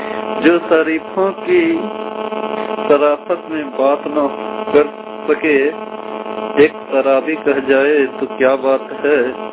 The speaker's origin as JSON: {"language": "Hindi", "town": "Godda", "region": "Jharkhand", "country": "India", "said": "मैं गोड्डा निवासी गोड्डा के रहने वाला हूँ।"}